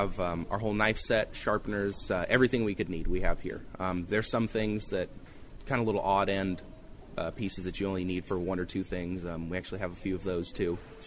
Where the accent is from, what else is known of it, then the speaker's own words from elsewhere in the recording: Salem, Oregon, United States; now in Astoria, United States; I'm 21. I'm from Salem, Oregon. I've been there all my life. Love it out there. Been up here in Astoria since February.